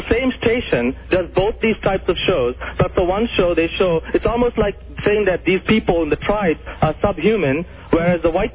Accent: Fiji; I'm from the Fiji Islands, for example.

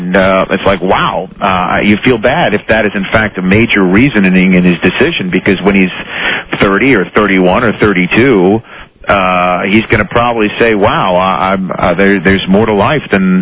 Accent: New York City, New York, United States; which I'm from New York City, one of my buddies from intermediate school

